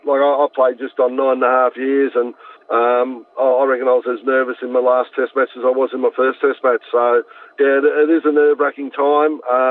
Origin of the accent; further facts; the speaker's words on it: Euroa, Victoria, Australia; born there; I was born in Euroa, and while that was a strong sporting place as such